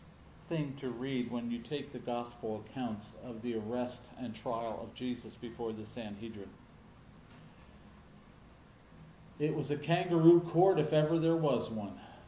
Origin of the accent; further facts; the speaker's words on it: Boyertown, Pennsylvania, United States; he was the school superintendent of the schools in my hometown for 20 years. So, spent 20 years in Boyertown